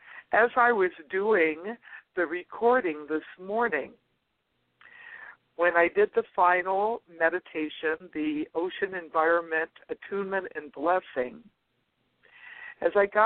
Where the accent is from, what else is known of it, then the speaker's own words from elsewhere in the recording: East Coast, United States; Well, I grew up on the East Coast, and the East Coast of America, in particular, the Delaware, Maryland, Virginia area, has been home to me during vacation times